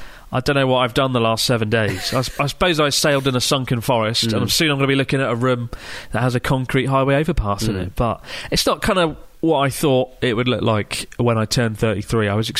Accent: Melbourne, Victoria, Australia; I'm from Melbourne

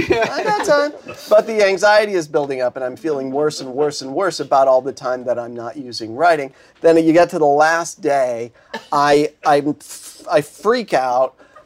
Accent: Buffalo, New York, United States; now in Los Angeles, United States; Shoveling snow, probably, because I would have had to, I'm from Buffalo, I would have had to move back.

